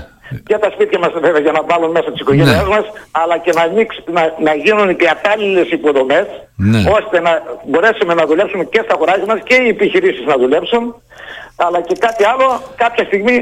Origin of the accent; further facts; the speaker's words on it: Keramidi, Thessaly, Greece; Ναι, εγώ από το Κεραμίδι είμαι, κάτω από το Κεραμιδίου είμαι.